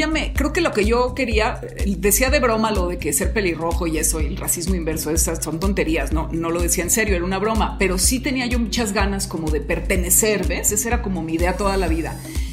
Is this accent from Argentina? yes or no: no; Mexico; yo me pasé toda mi infancia en México.